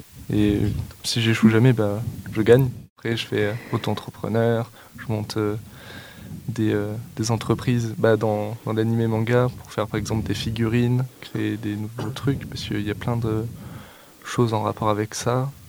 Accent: Vercheny, Auvergne-Rhône-Alpes, France; je viens de Vercheny.

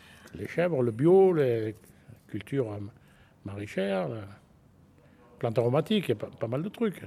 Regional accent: Yssingeaux, Auvergne-Rhône-Alpes, France; born there; Non, ah ben non, l'Auvergne. Je suis né à Issaingeaux, moi, dans l'Haute-Loire.

